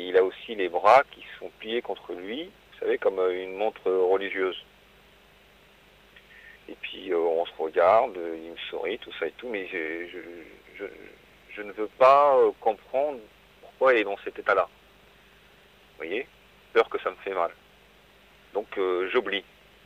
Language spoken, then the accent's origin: French; Paris, Île-de-France, France; Il habite à Strasbourg, je suis de Paris.